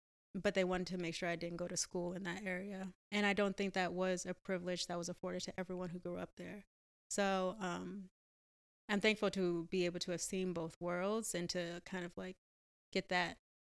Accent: Baltimore, Maryland, United States; I feel like I kind of grew up between both sides of Baltimore because I grew up in an area called Park Heights

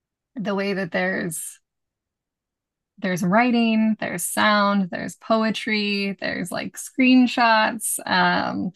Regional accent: Washington, United States; I'm from Washington State, and a woman that I did El Camino de Santiago with, she lives in Langley

